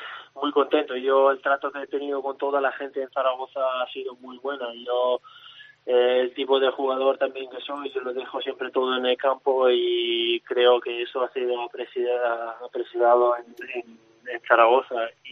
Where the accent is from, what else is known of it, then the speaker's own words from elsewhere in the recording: Switzerland; also born or lived in Italy; now in Spain; En varias situaciones soy suizo y luego cuando me viene bien también soy italiano.